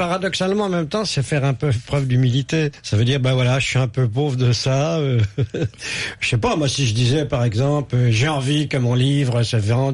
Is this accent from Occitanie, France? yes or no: no; Brittany, France; moved away; je suis un Breton en exil dans les Cévennes